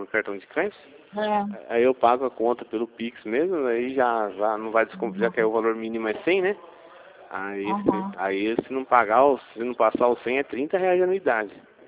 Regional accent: Campinas, São Paulo, Brazil; sou de Campinas.

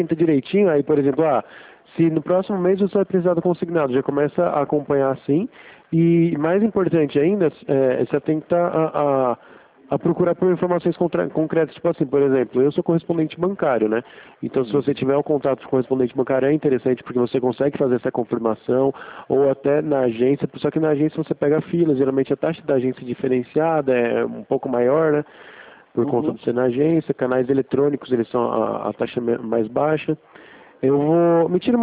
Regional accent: Carapicuíba, São Paulo, Brazil; Eu sou de Carapicuíba, o nosso escritório fica em cima do Banco do Brasil.

